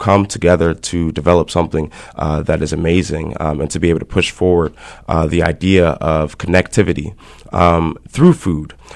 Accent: Indiana, United States; I'm from Northwest Indiana and moved to Michigan to go to the Culinary Institute of Michigan, where it was amazing.

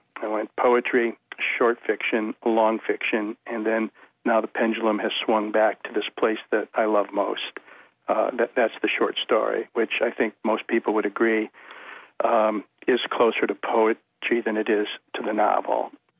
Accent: Holyoke, Massachusetts, United States; moved away as an adult; Yeah, I was born and raised in Holyoke, Massachusetts, Western Massachusetts. And I came out here in 1975

